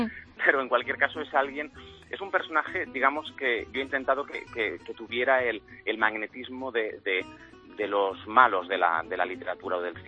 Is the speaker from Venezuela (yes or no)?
no; Barcelona, Catalonia, Spain; yo soy de Barcelona